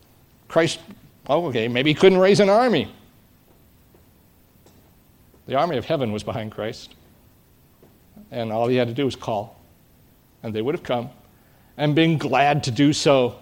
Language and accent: English; United States; No, I'm American. I love my country.